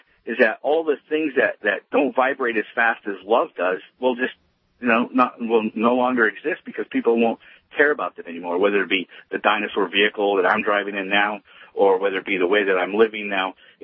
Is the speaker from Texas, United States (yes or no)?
no; Denver, Colorado, United States; as an American Indian guy, okay, grew up here in Denver, first one born off the res, born free